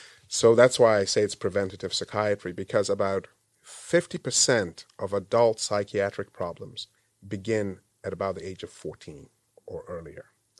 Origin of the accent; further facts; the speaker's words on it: Ghana; moved away as an adult; also born or lived in Zambia / Lesotho / Kenya / Canada; I grew up in Africa largely. I was born in Ghana, but I grew up in Ghana some, Zambia, Lesotho, and Kenya. And I went back to medical school in Ghana.